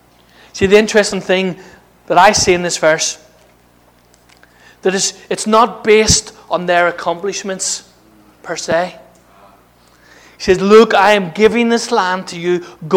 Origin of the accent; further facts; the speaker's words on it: Northern Ireland, United Kingdom; Now, I grew up in Northern Ireland with a protest mentality.